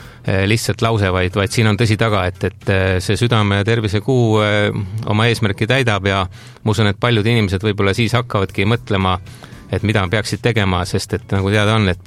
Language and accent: Estonian; Rapla, Rapla County, Estonia; kõike, mis minu kodukandis ja minu nagu tõelises kodus Raplas toimub